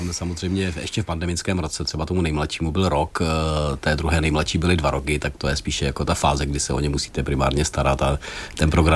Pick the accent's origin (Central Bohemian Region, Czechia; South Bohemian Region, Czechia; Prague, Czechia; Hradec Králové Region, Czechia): South Bohemian Region, Czechia; Dačice; jako my jsme oba vlastně vyrůstali jsme s ženou v Dačicích, jako té malé městečko